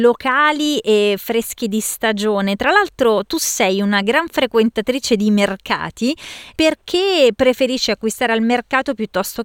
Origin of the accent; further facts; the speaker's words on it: Rome, Lazio, Italy; Io, come romana, per noi la cicoria ripassata è un contorno amatissimo